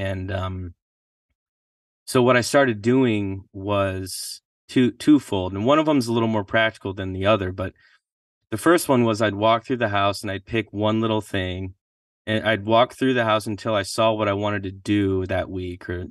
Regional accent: Michigan, United States; I'm from Michigan.

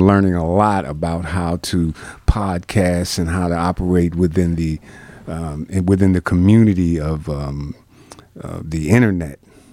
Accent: Newark, New Jersey, United States; it highlights my time as a youth growing up in Newark, New Jersey, up in Essex County

